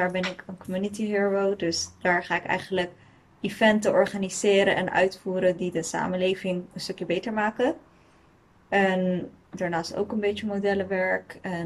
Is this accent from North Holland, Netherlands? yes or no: no; The Hague, South Holland, Netherlands; Ik kom uit Den Haag. Ik ben 23.